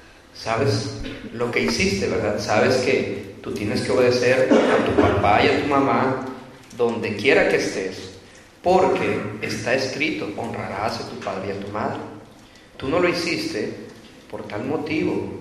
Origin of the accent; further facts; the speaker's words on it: Mexico; Nosotros como buenos mexicanos